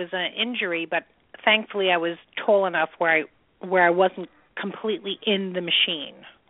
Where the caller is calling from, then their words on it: New York, United States; I'm calling from New York.